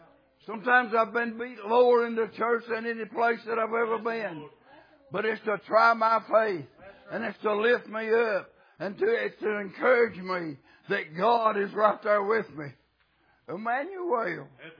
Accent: United States; I started out in Logap. I was born in Allegheny, but I started out in Logap from 5 years old on.

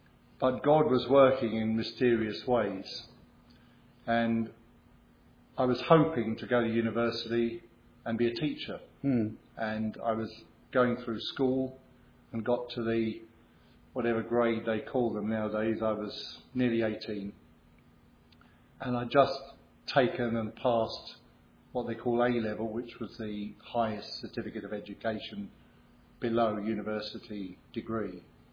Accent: London, United Kingdom; Born and raised in London, I don't suppose I've moved more than 5 or 6 miles since I was born.

